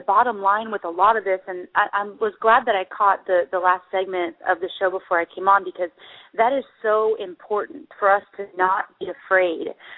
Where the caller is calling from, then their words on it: Austin, Texas, United States; Hey, guys, I'm calling from Austin.